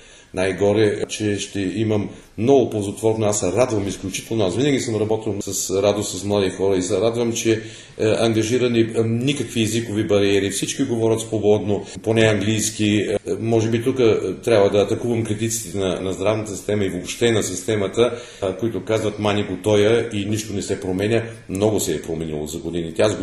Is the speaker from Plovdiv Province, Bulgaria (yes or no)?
yes; Plovdiv, Plovdiv Province, Bulgaria; now in Germany; Аз съм си пловдивчанин, българин